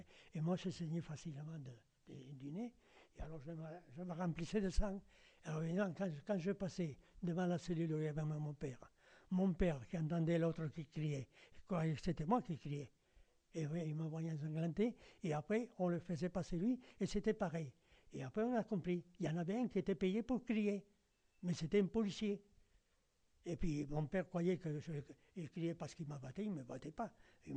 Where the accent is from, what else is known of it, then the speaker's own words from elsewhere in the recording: Spain; French is a second language; mais moi je parle français parce que je l'ai étudié en Espagne. mais je ne suis pas français, je suis espagnol.